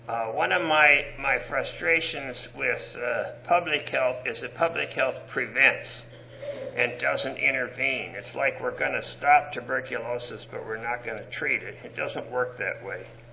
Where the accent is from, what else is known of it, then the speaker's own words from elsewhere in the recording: Los Angeles, California, United States; I'm from Los Angeles and I work with child abuse.